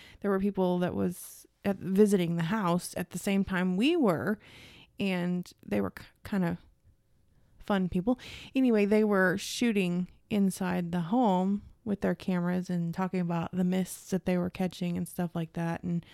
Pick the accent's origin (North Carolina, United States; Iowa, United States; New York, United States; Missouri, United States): Missouri, United States